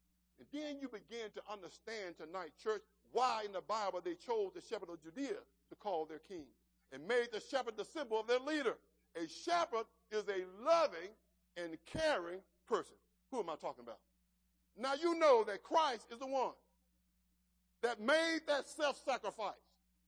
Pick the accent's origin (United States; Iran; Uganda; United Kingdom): United States; Arkansas; I don't know if any of you have ever been to Arkansas. That's my home state.